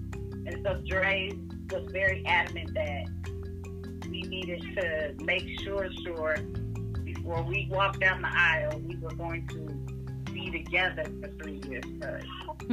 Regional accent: Portland, Oregon, United States; born and raised in Portland, Oregon.

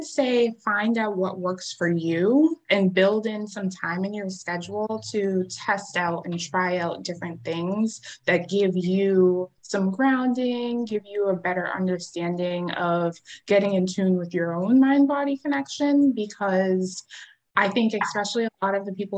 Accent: United States; my parents moved here from Haiti, and I grew up in the States

